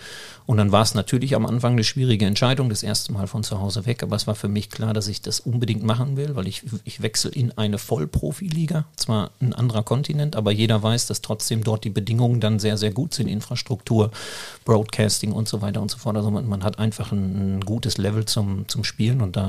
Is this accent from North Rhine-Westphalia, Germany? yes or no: yes; Herne, North Rhine-Westphalia, Germany; dementsprechend habe ich in meiner Heimatstadt die ersten Trainingseinheiten gemacht